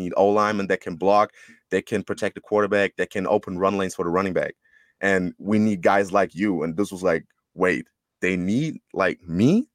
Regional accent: Karlsruhe, Baden-Württemberg, Germany; English is a second language; I'm not from Schwäbisch Hall, but I'm from a town called Karlsruhe.

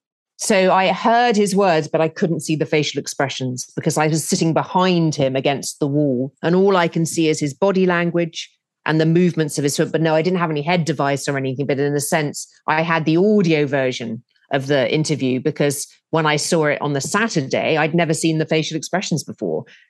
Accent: United Kingdom; So we chatted about the weather, of course, being British.

